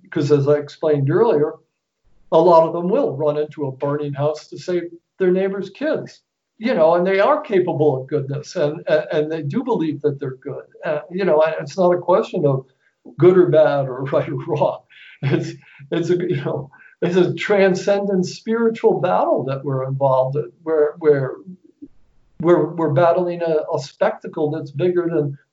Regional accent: New York, United States; accent: New York; I disavow all the mistakes that I made in it and my New York accent

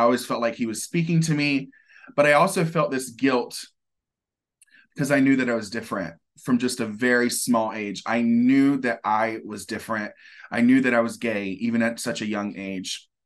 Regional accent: High Point, North Carolina, United States; I'm from High Point, North Carolina, the furniture capital of the world.

